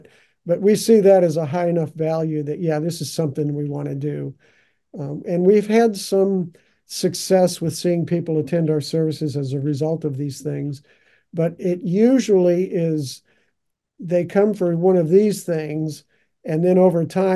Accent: Chicago, Illinois, United States; I grew up in and around Chicago

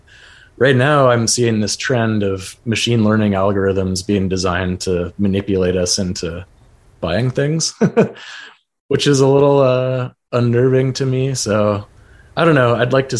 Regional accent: Seattle, Washington, United States; So I'm from Seattle native. Both sides of my family go back four generations in the Seattle area.

